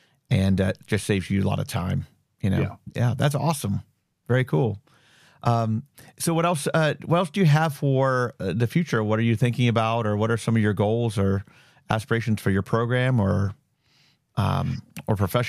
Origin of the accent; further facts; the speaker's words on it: Mentor, Ohio, United States; You know, I'm from Mentor, so.